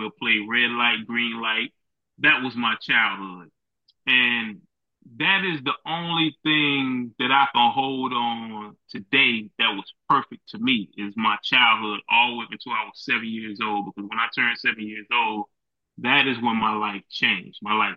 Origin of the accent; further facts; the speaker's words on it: Goldsboro, North Carolina, United States; also born or lived in Brooklyn, United States; And most of my life, I grew up in Goldsboro, North Carolina.